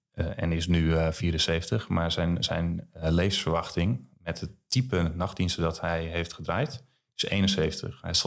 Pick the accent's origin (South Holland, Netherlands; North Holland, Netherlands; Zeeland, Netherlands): Zeeland, Netherlands; Ik kom uit Zeeland. Ja, ja.